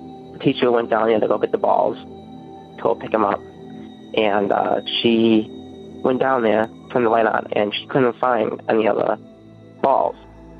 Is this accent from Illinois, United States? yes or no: yes; Monaco, Illinois, United States; I'm from Monaco, Illinois. Anyway, my story takes place in Monaco, Illinois.